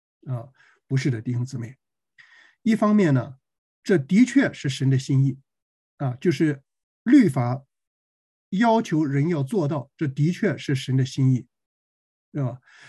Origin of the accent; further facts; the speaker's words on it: China; 但是咱们中国人有一句宝贵的话说，